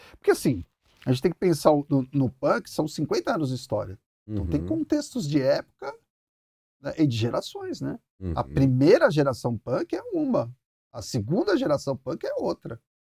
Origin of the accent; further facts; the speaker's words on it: São Paulo, Brazil; sou lá do bairro do Limão.